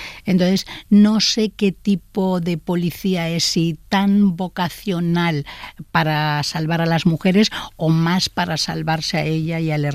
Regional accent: Gavà, Catalonia, Spain; la gente tampoco me asocia que soy catalana

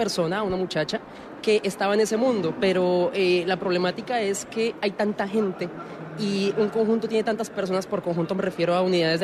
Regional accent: Colombia; Soy de Colombia.

